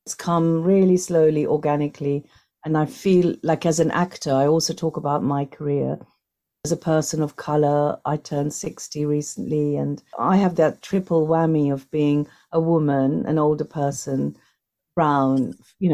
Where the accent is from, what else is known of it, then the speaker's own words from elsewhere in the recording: Tanzania; born there; also born or lived in India / Norfolk / London; I was born in Tanzania. We had crisscross journeys of living in Tanzania, India, Norfolk, London.